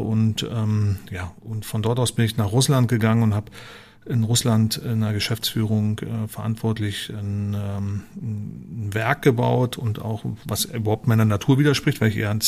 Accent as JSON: {"language": "German", "region": "East Germany", "country": "Germany", "said": "ich bin ja aus dem Osten"}